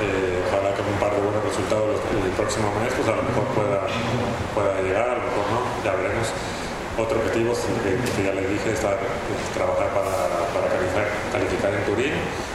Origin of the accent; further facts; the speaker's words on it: Mexico; ojalá que también como mexicano me recuerden